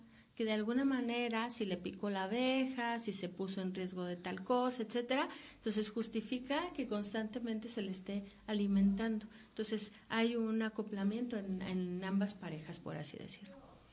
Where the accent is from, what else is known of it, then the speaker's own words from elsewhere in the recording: Mexico; hay muchas situaciones que para nosotros como mexicanos pues son muy equiparables